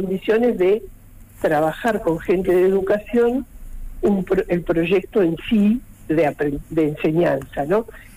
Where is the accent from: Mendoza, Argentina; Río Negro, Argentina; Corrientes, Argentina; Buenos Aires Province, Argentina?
Río Negro, Argentina; Cipolletti; Acá en esta zona, yo soy de Cipolletti, hay varias escuelas de jornada extendida